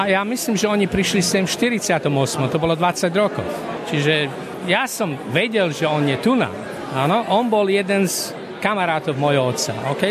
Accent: Bratislava, Bratislava Region, Slovakia; moved away as an adult; ja som vyrástol v Bratislave

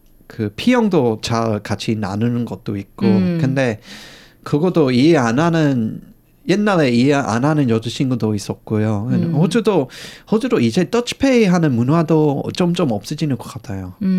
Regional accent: Australia; Korean is a second language; 일단 저는 호주 사람으로서 너무 모든 게 너무 편하게 느리게 하는 것 같고요.

